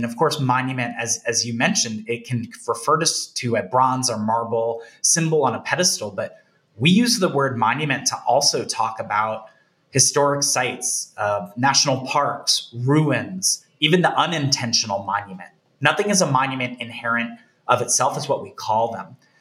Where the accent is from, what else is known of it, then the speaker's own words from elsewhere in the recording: Philadelphia, Pennsylvania, United States; Well, you have to. It's part of being a Philadelphian.